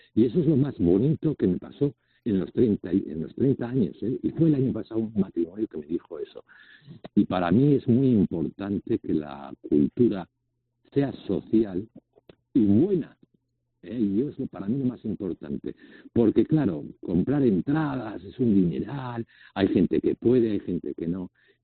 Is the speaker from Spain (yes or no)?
yes; Lerín, Navarre, Spain; Bueno, lo voy a decir, ese grupo canta en mi pueblo, en Lerín.